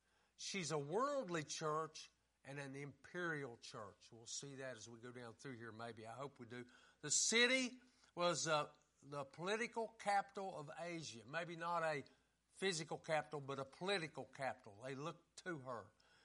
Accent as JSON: {"language": "English", "region": "West Virginia", "country": "United States", "said": "I'm from West Virginia, but I know I'm not very swift."}